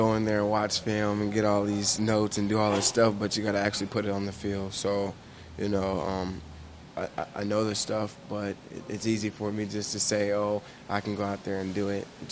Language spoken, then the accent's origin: English; Dallas, Texas, United States; You know, I'm from Dallas. All my family's going to be here.